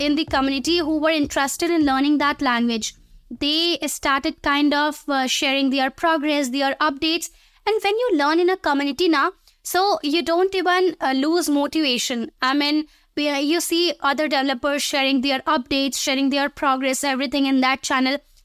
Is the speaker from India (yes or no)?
yes; India; I'm from India.